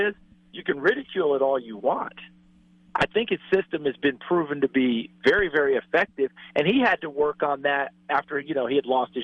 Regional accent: New York, United States; Because I grew up in New York State, guys.

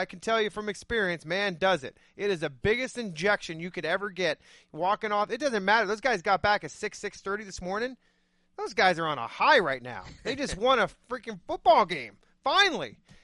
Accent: Phoenix, Arizona, United States; I'm from Phoenix. You know that, right?

